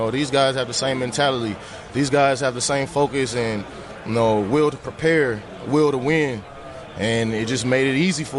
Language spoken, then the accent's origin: English; West Coast, United States; I'm from the West Coast. I'm closer to home with a great organization.